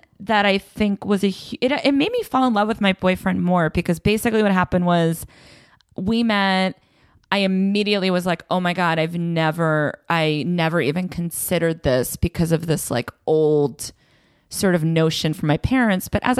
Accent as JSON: {"language": "English", "town": "Belmont", "region": "Massachusetts", "country": "United States", "tie": "born or raised there", "said": "Belmont, Massachusetts. Okay. So like right outside of Boston."}